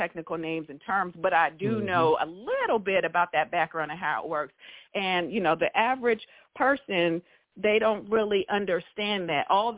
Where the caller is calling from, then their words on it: Montgomery, Alabama, United States; I'm calling from Montgomery, Alabama.